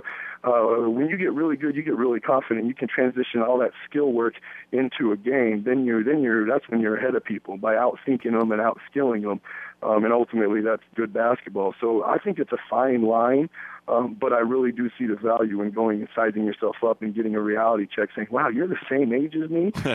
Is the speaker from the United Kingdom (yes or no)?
no; Grand Island, Nebraska, United States; You know, I grew up in Grand Island, and it was awesome playing against Brian and Chad growing up.